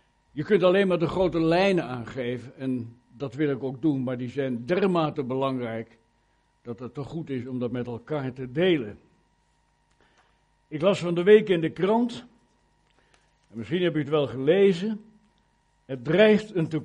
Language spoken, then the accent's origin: Dutch; Kampen, Overijssel, Netherlands; En bij ons in Kampen, ik kom uit Kampen